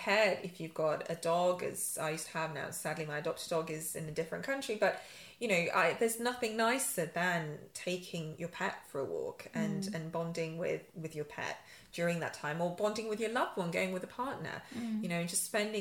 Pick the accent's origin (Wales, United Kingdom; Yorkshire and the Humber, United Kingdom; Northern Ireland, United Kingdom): Yorkshire and the Humber, United Kingdom; now in London, United Kingdom; though I live in a big city like London, I do pine, you know, I'm a Yorkshire girl. I grew up in Yorkshire.